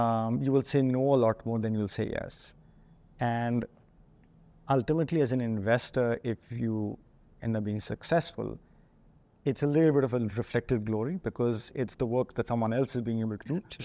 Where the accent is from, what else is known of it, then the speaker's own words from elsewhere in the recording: India; because I think as an Indian, you can go there every week, but you will still not necessarily understand it